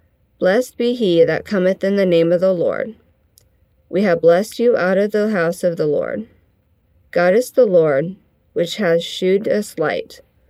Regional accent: Vancouver, Washington, United States; I'm from Vancouver, Washington.

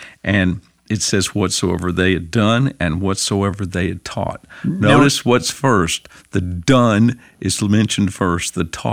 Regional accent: North Carolina, United States; Even in my hometown in North Carolina

